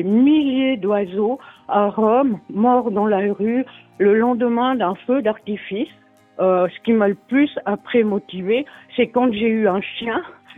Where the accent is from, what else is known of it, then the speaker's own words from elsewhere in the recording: Valais, Switzerland; comme je suis valaisanne